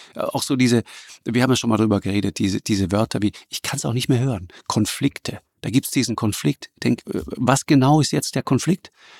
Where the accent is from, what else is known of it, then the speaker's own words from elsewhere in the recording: Germany; ich komme aus Deutschland